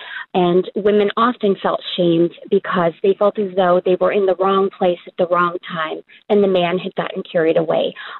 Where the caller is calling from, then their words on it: Cleveland, Ohio, United States; I'm calling from Cleveland. I am a conservative, registered Republican